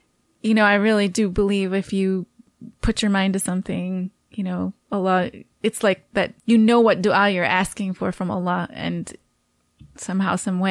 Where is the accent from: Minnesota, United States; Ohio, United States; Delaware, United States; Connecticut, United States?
Ohio, United States; now in Chicago, United States; So I came to Chicago after getting married in 2002, from Ohio. I'm originally from Ohio.